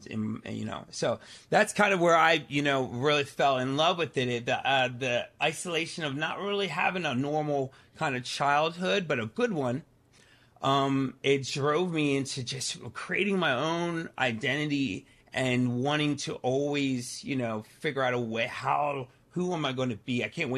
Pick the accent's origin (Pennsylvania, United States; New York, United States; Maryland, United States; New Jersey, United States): Pennsylvania, United States; I grew up in Pennsylvania, right outside of Philadelphia.